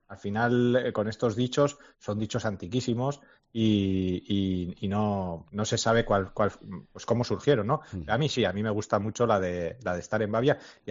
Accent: Navarre, Spain; para los que somos de Navarra y bueno, pues nos gusta un poquito pues la naturaleza

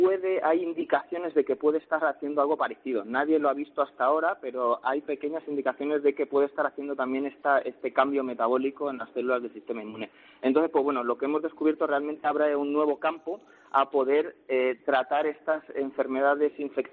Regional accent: Spain; moved away as an adult; now in France; me fui de España con la idea de volver a los pocos años.

